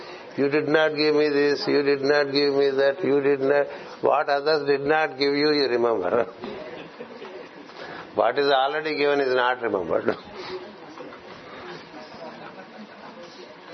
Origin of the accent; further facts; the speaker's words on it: India; I am an Indian.